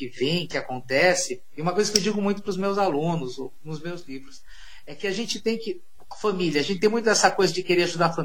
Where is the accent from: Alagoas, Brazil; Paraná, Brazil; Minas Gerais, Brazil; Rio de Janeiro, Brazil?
Paraná, Brazil; Cambará; Eu sou da roça, né, Olga? Sabe que eu sou paranaense, lá do norte do Paraná, de Cambará.